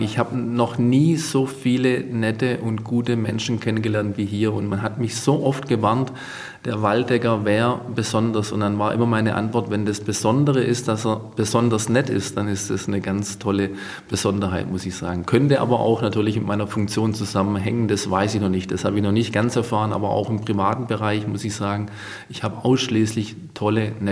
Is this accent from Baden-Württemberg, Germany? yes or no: yes; Baden-Württemberg, Germany; Wir kommen ja aus dem Schwarzwald